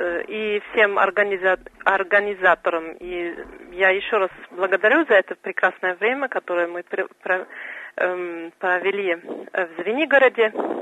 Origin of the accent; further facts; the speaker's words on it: Germany; Russian is a second language; now in Moscow, Russia; Я в Москве живу, но я из Германии.